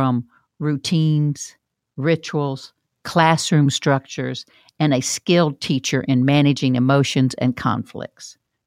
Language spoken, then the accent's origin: English; Florida, United States; I mean, you can see I'm from Florida because most of you don't go outside at Thanksgiving in the rest of the country.